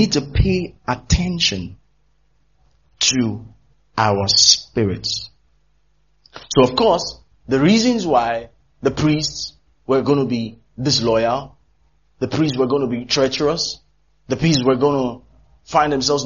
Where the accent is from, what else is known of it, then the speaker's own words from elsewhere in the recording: Ghana; They ask me, where are you from? Oh, Ghana. I'm just Ghana.